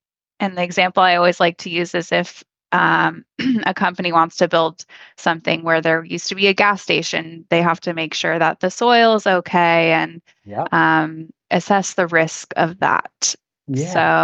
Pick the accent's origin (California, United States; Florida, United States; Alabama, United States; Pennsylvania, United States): California, United States; Walnut Creek; also born or lived in Pleasant Hill; So I grew up in the East Bay area, specifically Walnut Creek. I actually was born in Pleasant Hill and lived there till I was about 10, which is just a neighboring town.